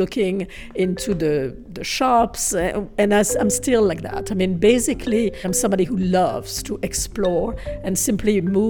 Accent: Paris, Île-de-France, France; born or raised there

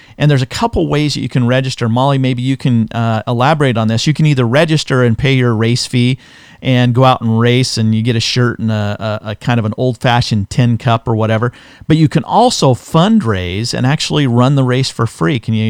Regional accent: Casper, Wyoming, United States; I grew up in Casper, Wyoming

